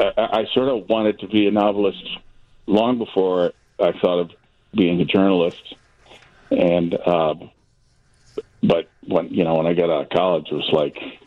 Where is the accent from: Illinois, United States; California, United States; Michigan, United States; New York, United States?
Michigan, United States; Detroit; I grew up in Detroit, and I read about it in the Detroit News.